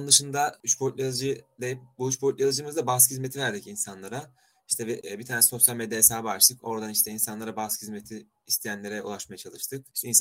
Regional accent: Antalya, Turkey; now in Istanbul, Turkey; Ben aslen Antalyalıyım. Liseye kadar Antalya'da okudum. Üniversiteye İstanbul'a geldim. Yeditepe Üniversitesi Uluslararası Ticaret İşletmecilik bölümüne geldim.

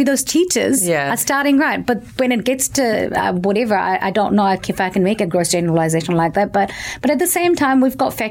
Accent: Pakistan; I come from Pakistan

